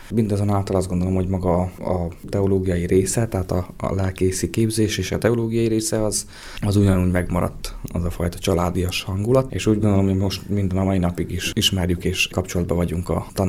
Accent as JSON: {"language": "Hungarian", "town": "Téglás", "region": "Hajdú-Bihar", "country": "Hungary", "tie": "born or raised there", "said": "Én Tégláson nőttem fel, tehát ott jártam általános iskolában, onnan kerültem majd Berettyóújfaluba"}